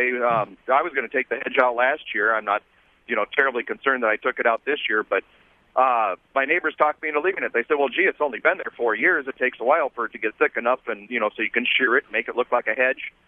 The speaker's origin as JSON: {"language": "English", "town": "Appleton", "region": "Wisconsin", "country": "United States", "said": "Hi, I'm from Appleton."}